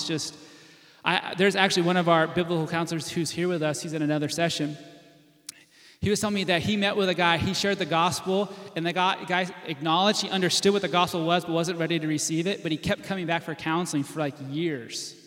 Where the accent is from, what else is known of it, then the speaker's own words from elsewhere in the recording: Oregon, United States; and again, I'm from Oregon, okay? That's the blue part of our country, okay?